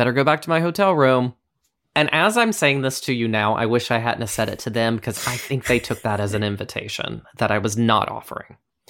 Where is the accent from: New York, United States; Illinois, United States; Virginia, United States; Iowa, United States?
Virginia, United States; Roanoke; We went to this bar called Metro in my hometown, and I absolutely loved it.